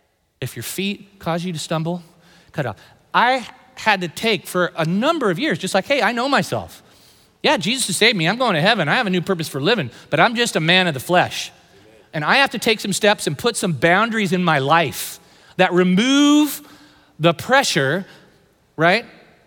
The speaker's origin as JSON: {"language": "English", "town": "San Jose", "region": "California", "country": "United States", "tie": "born or raised there", "said": "I know for me, you know, I grew up in San Jose."}